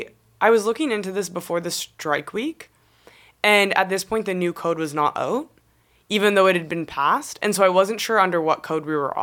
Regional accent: Nova Scotia, Canada; I'm from Nova Scotia

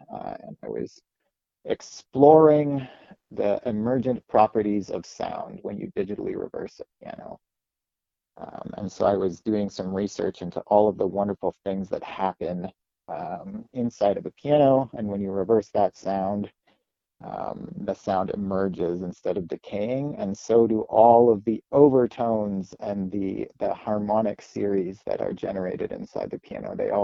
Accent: Kitchener-Waterloo, Ontario, Canada; also born or lived in Guelph / Hamilton; now in Montreal, Canada; I grew up in Kitchener-Waterloo, lived for a time in Guelph and a time in Hamilton, and have been based in Montreal for the past 6 years now.

